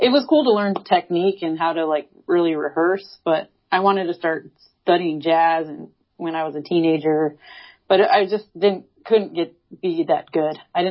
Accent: Sacramento, California, United States; And I grew up in Sacramento, so it was hardcore scene.

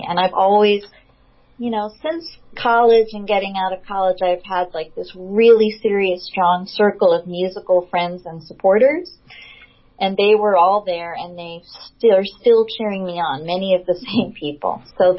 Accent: Los Angeles, California, United States; I grew up like in West LA, like near UCLA.

